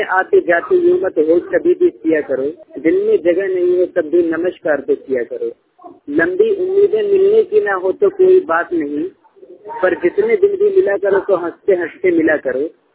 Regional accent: Madhya Pradesh, India; छिंदवाड़ा से। मैं हर्रई से बिलोंग करता हूँ।

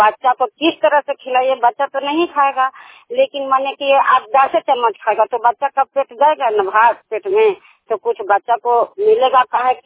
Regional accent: Hilsa, Bihar, India; बड़ी घोसी कावा पंचायत और हिलसा प्रखंड हिलसा ब्लॉक के रहने वाली हूँ।

